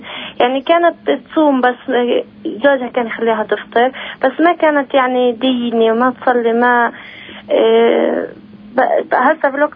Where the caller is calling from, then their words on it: Salfit, West Bank, Palestine; من سلفيت.